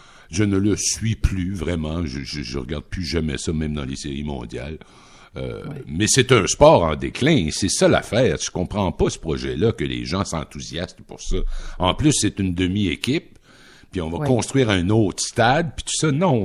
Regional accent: Rimouski, Quebec, Canada; Mais moi, j'ai grandi dans un univers qui était encore très, très religieux. Nous, ben moi, je viens de Rimouski.

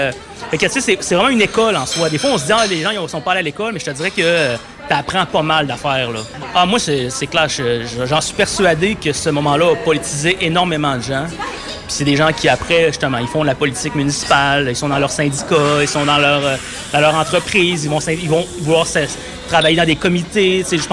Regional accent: Alma, Quebec, Canada; Ouais, ben moi, je viens d'Alma, dans le fond. Comme j'ai étudié au cégep d'Alma, en sciences humaines, pas de maths.

